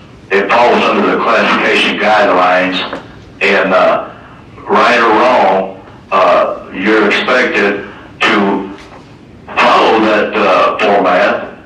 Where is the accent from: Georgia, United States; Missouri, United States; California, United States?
Missouri, United States; I'm from the Midwest. I'm from Missouri.